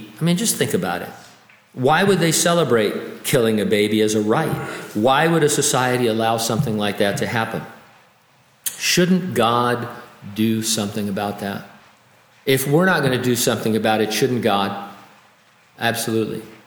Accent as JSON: {"language": "English", "town": "San Bernardino", "region": "California", "country": "United States", "tie": "born or raised there", "said": "I now hold the honor of having lived in my hometown of San Bernardino is now the worst place in California to live."}